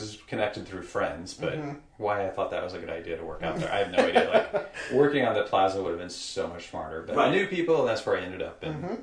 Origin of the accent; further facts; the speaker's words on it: Trenton, Missouri, United States; moved away as an adult; Trenton, Missouri.